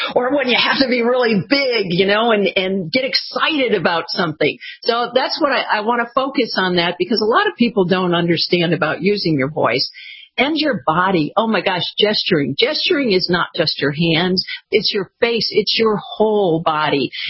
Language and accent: English; Michigan, United States